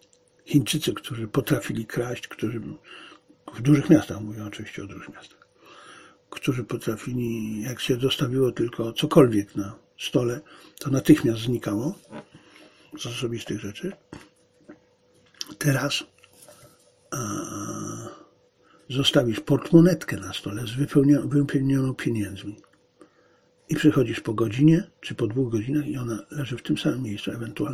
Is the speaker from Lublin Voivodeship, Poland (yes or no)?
no; Silesian Voivodeship, Poland; born there; bo ja się urodziłem przecież w niemieckim, niedawno niemieckim mieście